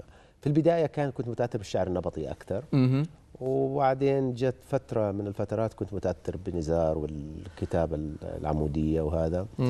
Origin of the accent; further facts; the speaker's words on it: Abha, Asir, Saudi Arabia; born there; قريتي العسران في ابها